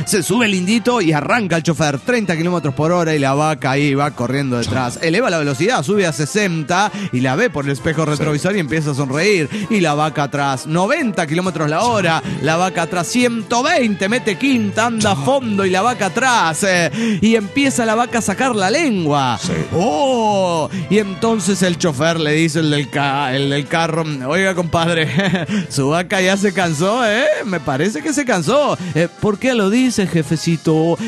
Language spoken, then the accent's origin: Spanish; Guadalajara, Jalisco, Mexico; now in Brazil; yo soy de Guadalajara, estoy en Brasil